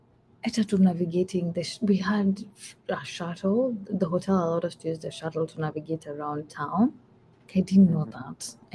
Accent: Eldoret, Uasin Gishu County, Kenya; I was born and raised in Eldoret.

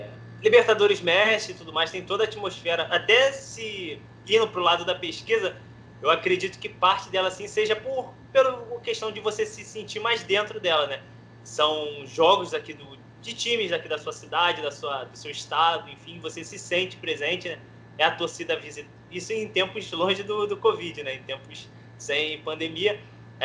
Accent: Rio de Janeiro, Brazil; a gente é do Rio, a gente tem quatro clubes, né?

